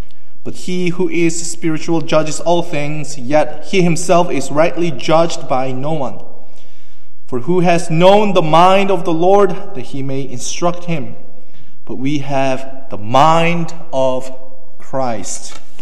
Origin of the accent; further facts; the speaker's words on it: South Korea; English is a second language; these Canadians who never been to or seen or been to South Korea what it is like to have snow in my home country?